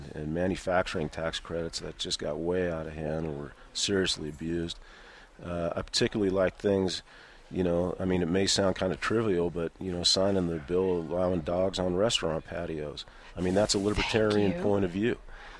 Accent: Floyd, New Mexico, United States; And, you know, I'm from Floyd, New Mexico

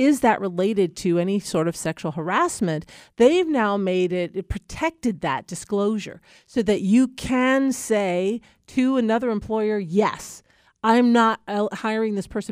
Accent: New York, United States; I grew up in New York.

